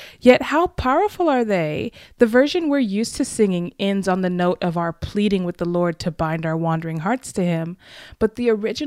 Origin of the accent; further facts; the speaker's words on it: United States; And also a little shout out to my home country. This tune was an American tune, just so you know.